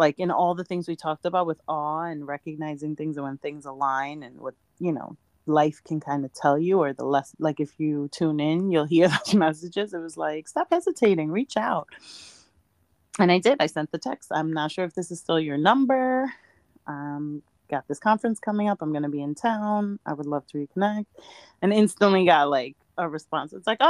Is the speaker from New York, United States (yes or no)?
yes; New York, United States; Like, oh, I still love it. I'm a New Yorker. I love it.